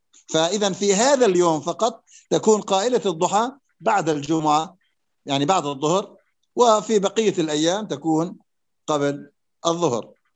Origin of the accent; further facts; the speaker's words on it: Syria; نحن عندنا بسوريا مثلا الأذان الرسمي